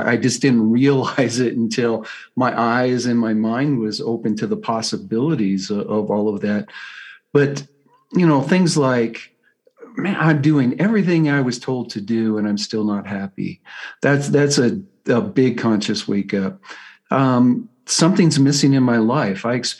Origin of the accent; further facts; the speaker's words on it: Colorado, United States; I'm from Colorado, USA.